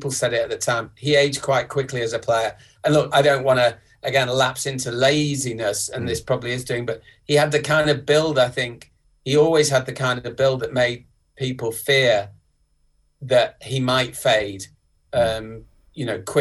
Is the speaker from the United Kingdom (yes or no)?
yes; England, United Kingdom; And obviously, as English people, those of us who were there watching the game, we're obviously biased